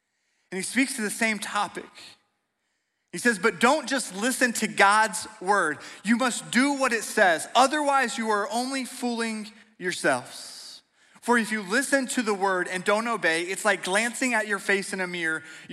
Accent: Oklahoma, United States; moved away as an adult; When I graduated high school, I grew up in Oklahoma. I moved 2.5 hours northeast to a small town in southwest Missouri called Joplin, Missouri.

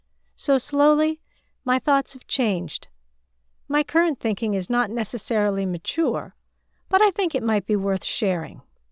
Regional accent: China; now in United States; we hope that China will have bright prospects because we're from China and our loved ones are still there.

